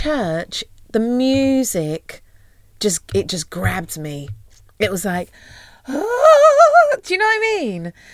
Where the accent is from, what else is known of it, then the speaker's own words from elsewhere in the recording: Peckham, London, United Kingdom; so I grew up in Peckham.